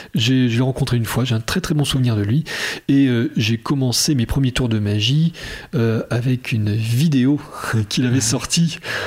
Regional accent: Bordeaux, Nouvelle-Aquitaine, France; now in Poitiers, France; je ne suis pas de Poitiers au début. Ouais. J'habitais Bordeaux. Voilà, j'ai grandi à Bordeaux. Donc effectivement, j'ai des attaches là-bas.

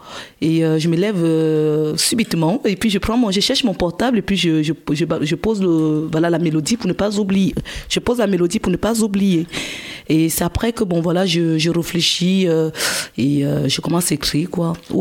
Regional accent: Cameroon; Oui. Oui, en fait, moi, je viens du Cameroun.

